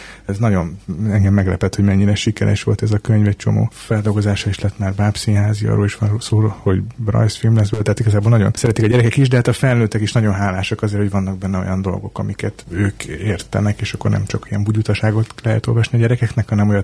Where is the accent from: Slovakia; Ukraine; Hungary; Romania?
Hungary; Budapest; én egy városi ember vagyok, Budapesten születtem, ott éltem világéletemben